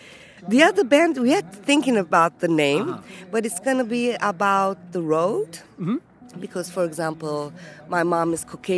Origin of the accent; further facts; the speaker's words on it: Turkey; English is a second language; moved away as an adult; also born or lived in Ankara / Istanbul / New York; now in Berlin, Germany; I'm from Turkey. Mm-hmm. I was born in Ankara, then I moved to Istanbul, then I moved to New York, then I moved back to Istanbul, and now I live in Berlin.